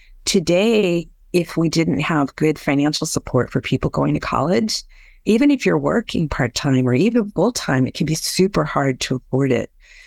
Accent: Arizona, United States; Yeah, so I grew up in Arizona. Arizona is a very big state. It's the sixth largest state in the country.

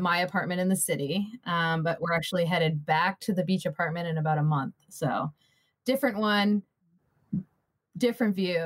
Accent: California, United States; So I'm originally from SoCal, actually. And I got into the startup scene when I was fresh out of college, moved to Chicago, founded my own startup there.

